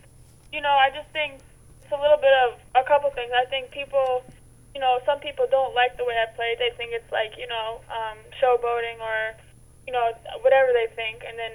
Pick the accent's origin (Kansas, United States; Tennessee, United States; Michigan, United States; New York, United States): New York, United States; So I think growing up in New York, you also have a certain, like, swagger about you.